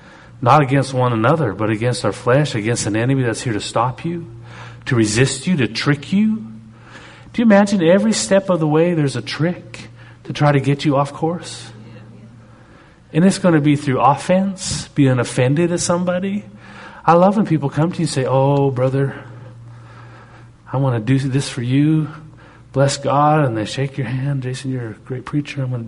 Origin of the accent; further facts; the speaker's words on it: Canada; I'm Canadian